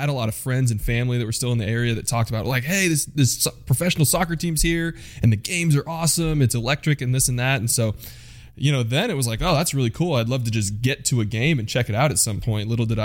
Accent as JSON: {"language": "English", "town": "Sacramento", "region": "California", "country": "United States", "tie": "born or raised there", "said": "Yeah, I grew up like right near Sac State, probably 5 minutes from Sac State."}